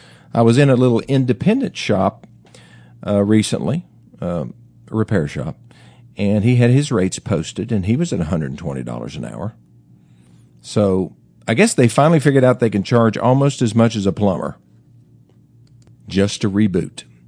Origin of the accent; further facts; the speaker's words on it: Greeneville, Tennessee, United States; were made in my hometown, Greeneyville, Tennessee?